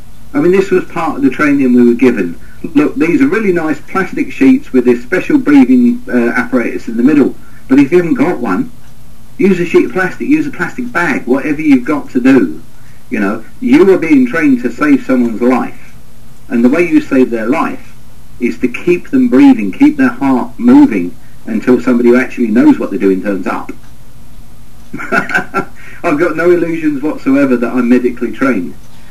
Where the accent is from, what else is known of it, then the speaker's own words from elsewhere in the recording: England, United Kingdom; He didn't like me because I'm English, and there is a long history between England and Ireland.